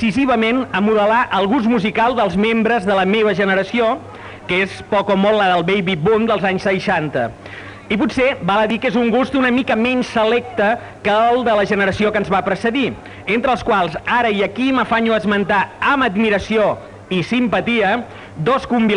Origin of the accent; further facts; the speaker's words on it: Barcelona, Catalonia, Spain; Jo sóc un barceloní, de fet, de barri, fill d'un de menestrals de la Segarra i del Garraf, una mena de còctel, que van trobar a Barcelona el camí d'una prosperitat